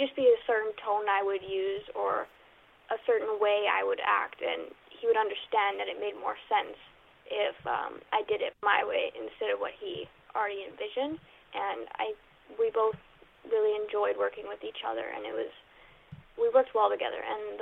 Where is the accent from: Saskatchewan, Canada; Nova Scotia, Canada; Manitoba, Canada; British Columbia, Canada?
Manitoba, Canada; I'm actually from Manitoba myself, so I kind of knew what I was walking into, like with the scenery and the climate.